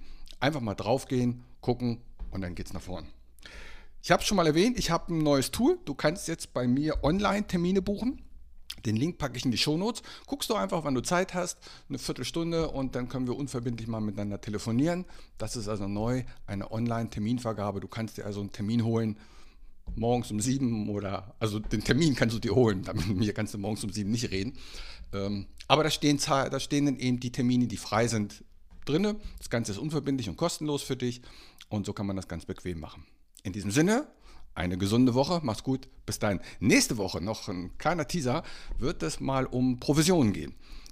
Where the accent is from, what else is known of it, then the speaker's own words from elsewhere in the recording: Hesse, Germany; nach Bad Homburg, also meine alte Heimat Hessen